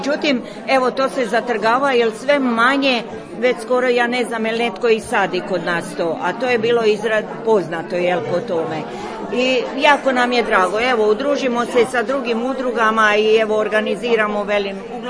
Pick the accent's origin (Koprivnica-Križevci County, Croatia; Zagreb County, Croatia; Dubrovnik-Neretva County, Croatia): Koprivnica-Križevci County, Croatia; Kloštar Podravski; evo, i ruralna sela su se pretvorila, evo, bar kod nas u Kloštru Podravskom vidim